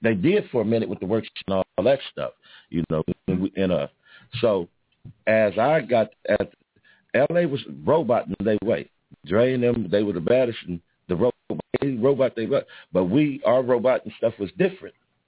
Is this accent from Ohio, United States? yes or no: no; Richmond, California, United States; I was born here. I was born in Los Angeles, but I was raised in the Bay Area.